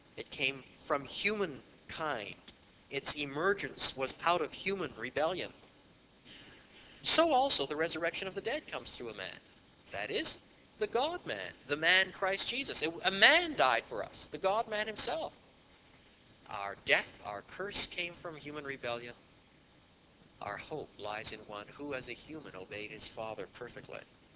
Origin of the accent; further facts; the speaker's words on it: Canada; I'm a Canadian. You don't get early harvest and late harvest.